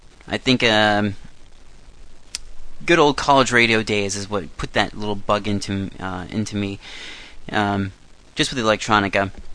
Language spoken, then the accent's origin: English; Iowa, United States; But they are actually from my home state of Iowa.